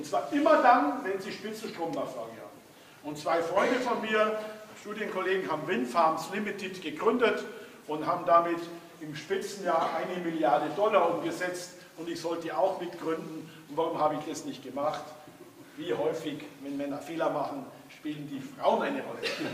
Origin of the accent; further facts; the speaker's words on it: Bavaria, Germany; Und als Bayer habe ich gerade so verstanden, was das vielleicht sein könnte, hatte aber 0 Ahnung.